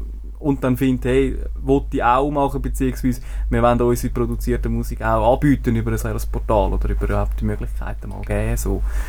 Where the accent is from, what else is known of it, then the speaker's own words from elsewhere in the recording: Switzerland; Dass man eigentlich da als Europäer oder als Schweizer vielleicht einem speziell, weil unser Recht ja schon ein bisschen lockerer ist als in anderen Ländern